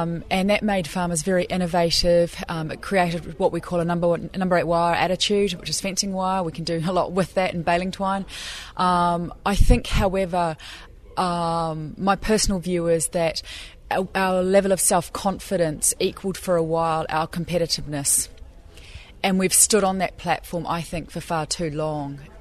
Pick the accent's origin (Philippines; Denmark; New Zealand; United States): New Zealand; I'm from New Zealand, from the Shaky Isles at the moment.